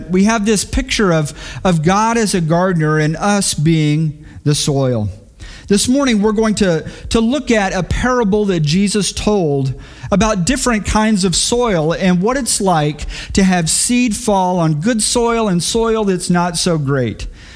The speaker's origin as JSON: {"language": "English", "town": "Houston", "region": "Texas", "country": "United States", "tie": "born or raised there", "said": "Growing up in Houston, we had a big garden in our backyard, and we grew all kinds of things, tomatoes, cucumbers, and we grew okra"}